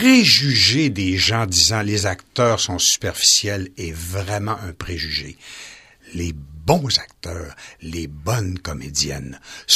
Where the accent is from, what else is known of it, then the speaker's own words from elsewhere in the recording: Chicoutimi, Quebec, Canada; Je le connaissais pas. Je suis de Chicoutimi, t'es de Jonquière, tu vas m'aider.